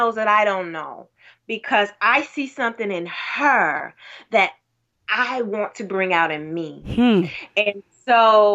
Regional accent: Pensacola, Florida, United States; I'm from Pensacola. I'm adventurous as all get out anyway.

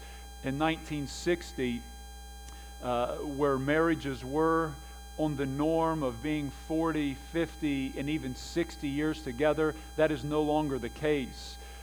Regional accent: Wilmington, Ohio, United States; I grew up in Wilmington, Ohio, and I said it's different than what Xenia is. I said, I kind of grew up in the country a little bit, though

